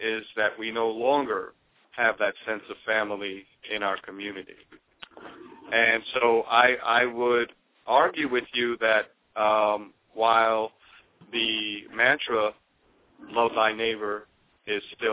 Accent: Brooklyn, New York, United States; growing up in Brooklyn, New York, as a child, about 30, 40 years ago, our community was more of a community

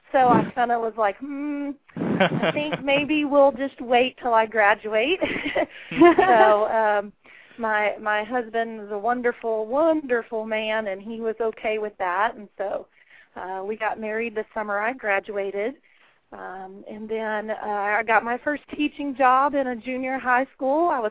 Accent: Porter, Texas, United States; also born or lived in Ohio; Well, I was born in Ohio. And my family moved down here to Texas when I was three. We moved to Porter, Texas.

